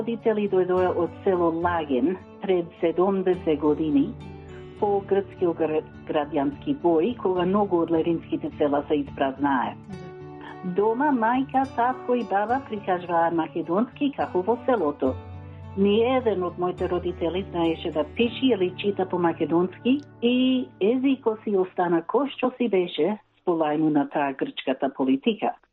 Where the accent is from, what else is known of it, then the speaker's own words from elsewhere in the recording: Australia; Јас сум родена и образована во Австралија. Бев учителка и работав во Victorian Education Department. Моите родители дојдоа од село Лаген пред 70 години